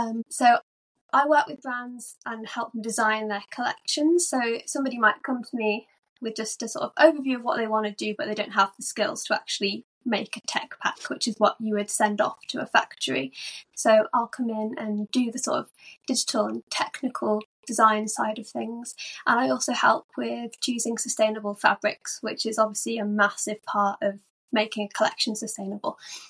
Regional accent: West Midlands, United Kingdom; I love where I grew up. I grew up sort of outside of Birmingham. Nearer to the countryside, there's a really big park near where I am.

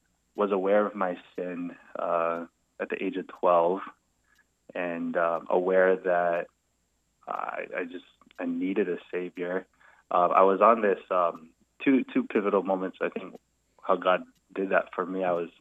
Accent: Honolulu, Hawaii, United States; I grew up in Nu'uanu, up the hill on Aleva Heights, and playing, running around in the valley in Pu'unui.

